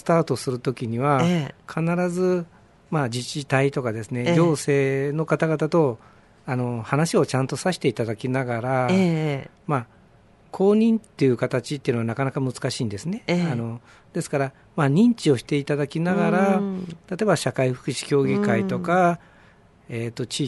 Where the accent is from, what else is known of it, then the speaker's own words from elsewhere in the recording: Ena, Gifu, Japan; 私の地元のエナではですね、